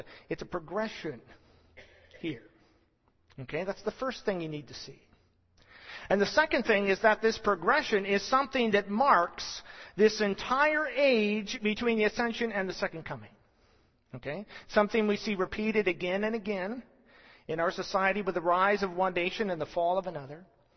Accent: United States; I'm an American, and I can speak to that very, very much so.

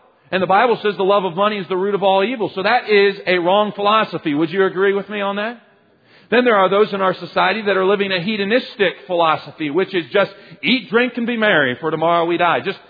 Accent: Kansas City, Missouri, United States; Now, I'm from Kansas City.

